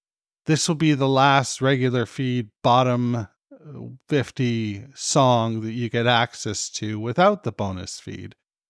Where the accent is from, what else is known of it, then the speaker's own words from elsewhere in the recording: Canada; I'm fucking Canadian.